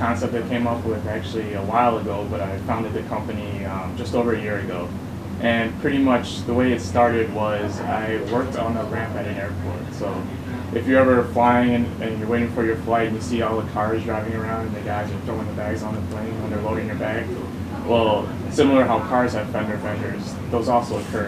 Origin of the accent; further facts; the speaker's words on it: Chicago, Illinois, United States; also born or lived in Atlanta; now in Boston, United States; I was here. So I'm from Chicago, then I lived in Atlanta for a while, then I came up to MIT for business school.